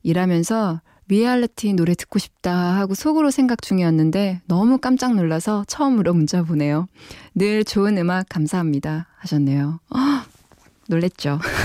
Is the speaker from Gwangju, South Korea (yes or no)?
no; Busan, South Korea; now in Seoul, South Korea; 저의 고향으로 다녀오셨군요.